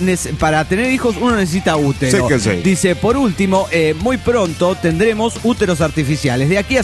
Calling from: State of Mexico, Mexico; del Estado de México.

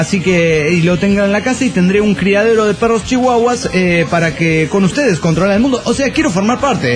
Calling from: Cuernavaca, Morelos, Mexico; de Cuernavaca, Morelos, México.

